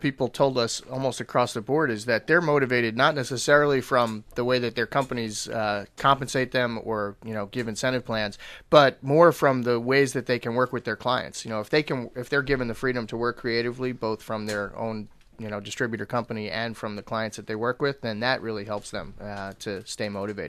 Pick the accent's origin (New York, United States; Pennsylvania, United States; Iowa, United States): New York, United States; I live in New York, and I'm from